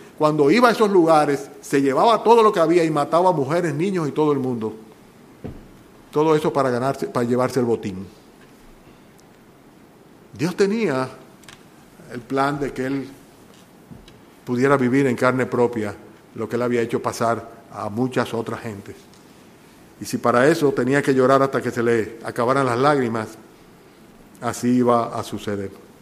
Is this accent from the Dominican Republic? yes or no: yes; Dominican Republic; que se pusieran, como diríamos dominicanos, capicúan, o sea, se pusieran chivos